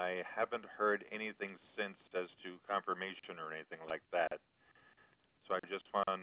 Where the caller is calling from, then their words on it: Beacon, New York, United States; I'm calling from Beacon, New York, in the United States.